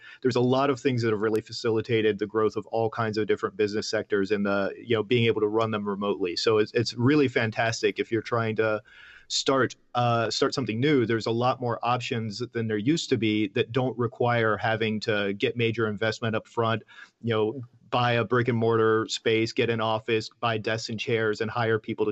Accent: Atlanta, Georgia, United States; So I grew up in Atlanta, in Georgia, and my father played in bands and did martial arts and stuff.

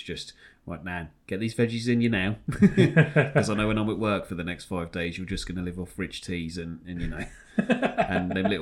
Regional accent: United Kingdom; Because we're British.

